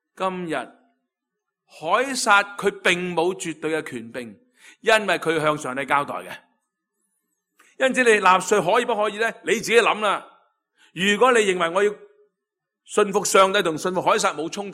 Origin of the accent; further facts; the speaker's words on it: Hong Kong; 今天我们香港人都一样